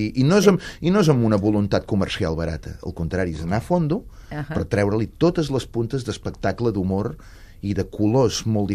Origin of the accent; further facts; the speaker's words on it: Terrassa, Catalonia, Spain; No, sóc fill de Terrassa, però vinc a Sant Cugat.